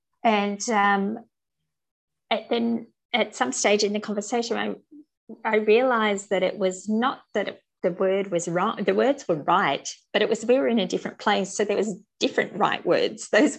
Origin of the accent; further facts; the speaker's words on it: Sydney, New South Wales, Australia; born there; being of English, Welsh and Irish descent heritage. I was born in Sydney, and then have moved around and now been on Goombenga country for the last 7 years.